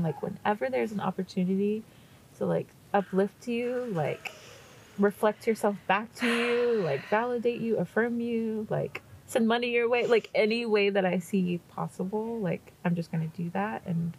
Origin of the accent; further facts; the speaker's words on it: Virginia, United States; I grew up in Virginia, and I went to a historically Black college in North Carolina, Winston-Salem State University.